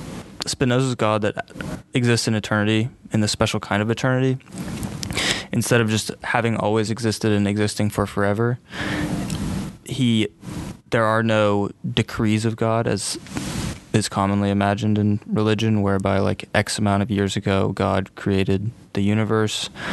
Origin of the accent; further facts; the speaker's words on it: San Francisco, California, United States; I'm a junior here at AUP. I'm from San Francisco.